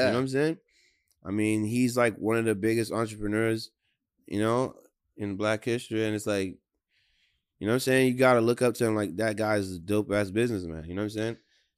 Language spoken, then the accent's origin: English; Jamaica; I'm from the side, the … side. Feel me? That side. You talking about? I'm Jamaican.